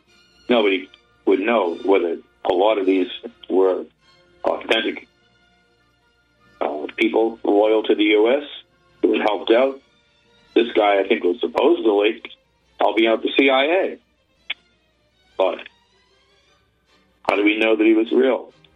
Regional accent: Massachusetts, United States; Here's one from my home state by Howie Codd. He's always entertaining in the Boston Herald.

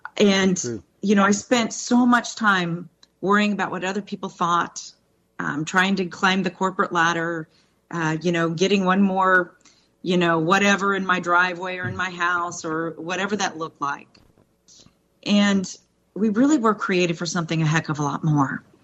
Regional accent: Florida, United States; I was born and bred in Florida, but my daddy's from Kentucky

